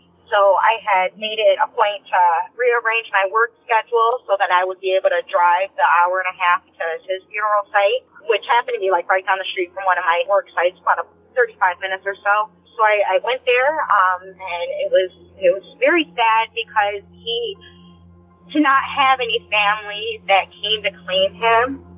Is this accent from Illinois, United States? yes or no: yes; Illinois, United States; I'm from Northern Illinois.